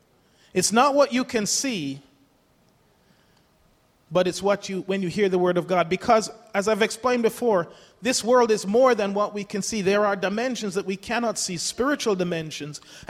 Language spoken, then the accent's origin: English; Missouri, United States; I'm from Missouri. Show me state.